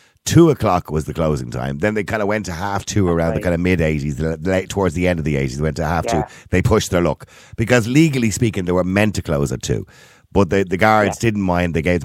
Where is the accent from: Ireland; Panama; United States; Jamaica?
Ireland; Oh, we're Irish.